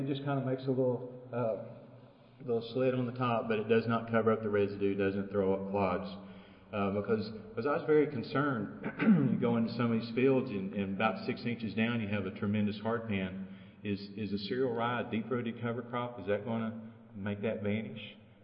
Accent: High Plains, United States; I know the Mid-South is a lot different than they are on the high plains where I grew up and over in Oklahoma.

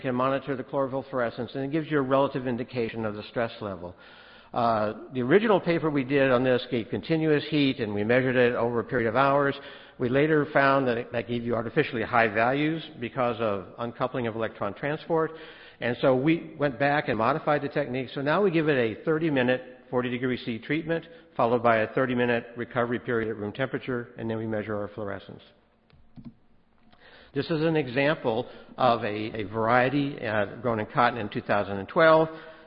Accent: Texas, United States; We're from West Texas

